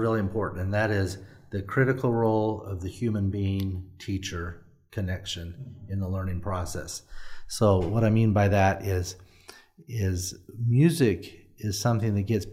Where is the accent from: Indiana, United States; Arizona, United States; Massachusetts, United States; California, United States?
Arizona, United States; Mesa; You know, some kid growing up in Mesa in the 1970s, you know, what would I have done if I'd had more reach into music than what I had at the time?